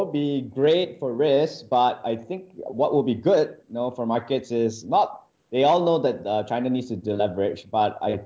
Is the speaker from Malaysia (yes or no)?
yes; Malaysia; Don't call me biased because I'm Malaysian.